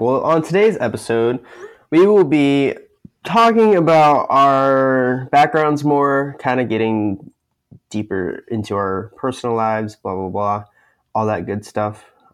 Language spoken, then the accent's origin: English; Pensacola, Florida, United States; born there; So I was born on October 22nd, 1998, in the city of Pensacola, Florida, the western gate to the Sunshine State. The city of Five Flags, the 850, you know, in the other side of Florida where I currently live.